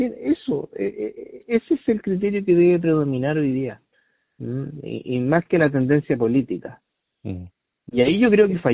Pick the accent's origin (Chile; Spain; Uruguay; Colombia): Chile; tenemos que aprender como chilenos, no tener mala memoria